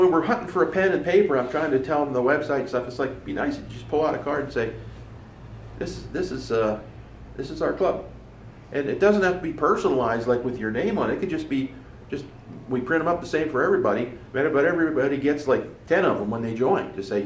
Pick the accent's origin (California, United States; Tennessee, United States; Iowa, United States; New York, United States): New York, United States; But there's a Keystone VHF club down in where I grew up down in New York